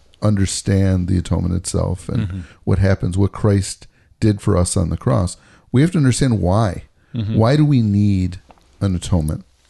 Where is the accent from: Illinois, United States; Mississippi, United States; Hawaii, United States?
Illinois, United States; Chicago; No, I didn't go to the Cowboy Hall of Fame. I'm from Chicago. Why would I do that?